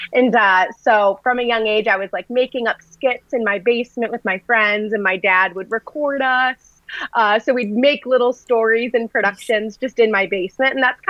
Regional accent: Oxford, Michigan, United States; So I grew up in Oxford, Michigan. It's about an hour north of Detroit. That's where I grew up.

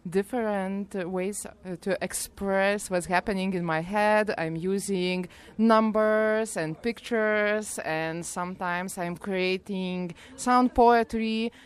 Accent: Lithuania; English is a second language; I am from Lithuania.

